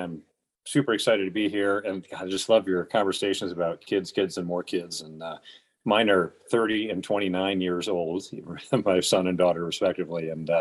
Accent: Connecticut, United States; Well, so I grew up in Connecticut, actually just outside of New York City.

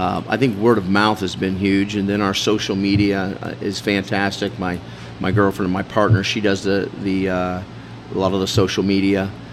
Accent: Daytona Beach, Florida, United States; also born or lived in Bel Air, Ohio, United States; I grew up in Daytona Beach, Florida. Well, I was born in Bel Air, Ohio, but then moved to Daytona Beach, Florida when I was young, and I grew up in Daytona Beach, Florida.

